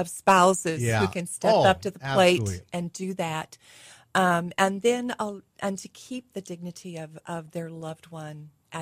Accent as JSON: {"language": "English", "region": "West Virginia", "country": "United States", "tie": "born or raised there", "said": "growing up in West Virginia, I always knew of it as the old timers."}